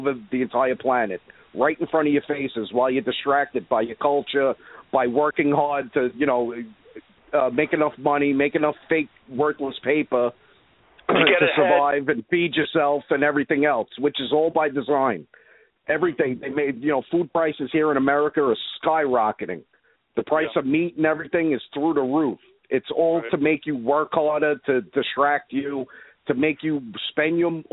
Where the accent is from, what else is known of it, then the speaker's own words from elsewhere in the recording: United States; and I'm an American. I refuse to shut up.